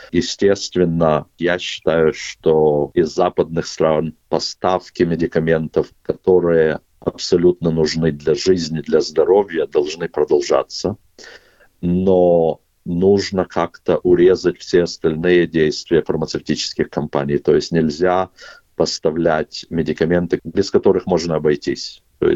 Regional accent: Kyiv, Ukraine; born there; moved away; я родился в Киеве для начала. Я не украинец, но я родился в Киеве. Мы уехали, когда еще был Советский Союз.

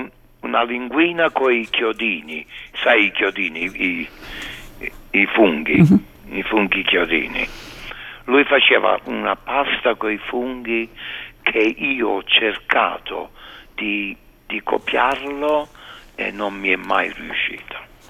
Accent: Naples, Campania, Italy; accent: Neapolitan; io sono napoletano verace. Vedi che pure parlando l'italiano, il napoletano si sente a me.

